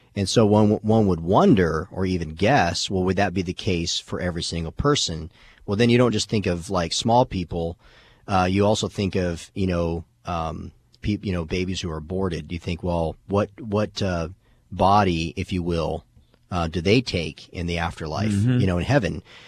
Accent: Tucson, Arizona, United States; Yeah, well, first I'm born and raised in Tucson, Arizona, so I would never want to live in Phoenix

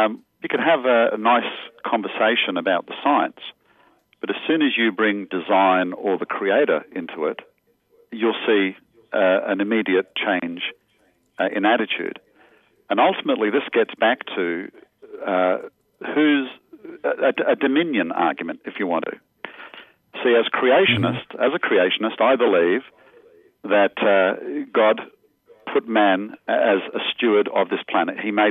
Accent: Australia; In Australia, my home country

